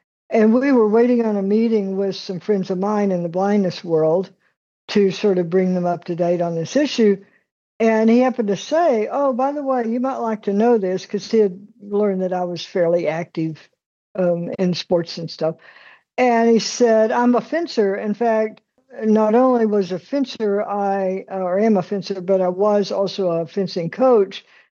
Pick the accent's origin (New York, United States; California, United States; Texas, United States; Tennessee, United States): Texas, United States; and I was born in Far West Texas and was low vision as a child until I was about 14.